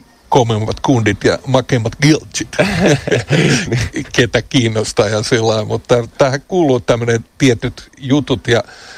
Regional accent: Helsinki, Uusimaa, Finland; Se kuulostaa hyvältä lapsuuteni täällä ja nuoruuteni Töölössä viettäneenä, niin täällä oli aina tekemistä

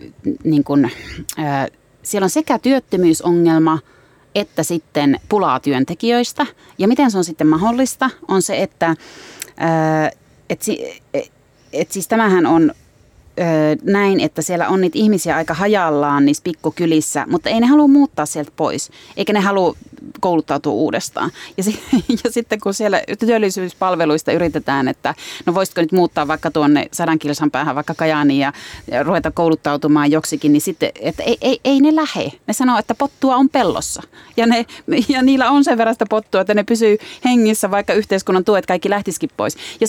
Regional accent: Suomussalmi, Kainuu, Finland; mä oon sieltä Suomussalmelta kotoisin.

